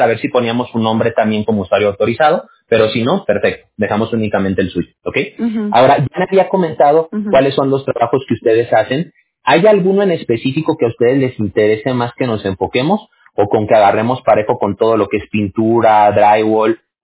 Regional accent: Aguascalientes, Mexico; Sí, muy caliente. Yo soy de Aguascalientes.

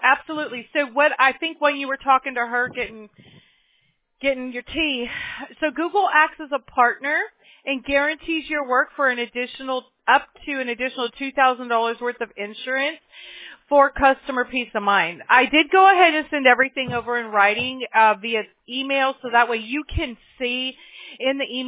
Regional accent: Mobile, Alabama, United States; born there; now in California, United States; I'm not. I'm in California, but I was born in Mobile, Alabama.

